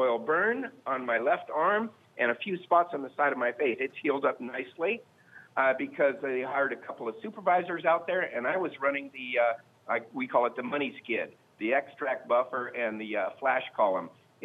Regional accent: Woodinville, Washington, United States; I've been listening to Paul from Woodinville, my hometown hero, for 15 or 20 years.

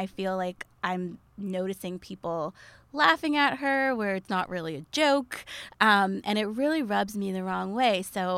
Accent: New York, United States; growing up in New York, knowing a lot of women like

